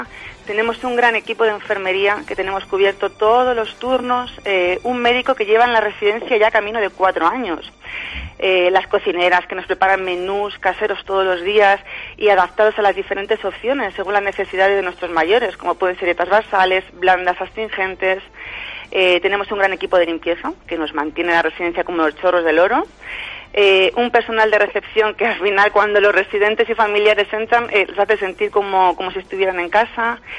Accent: Segovia, Castile and León, Spain; Todos los que somos de Segovia en algún momento hemos oído hablar de la Residencia Madrid

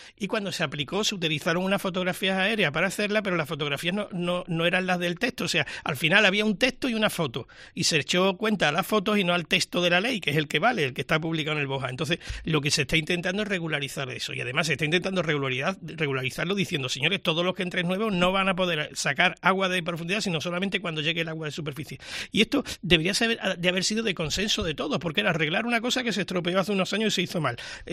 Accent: Andalusia, Spain; los onubenses

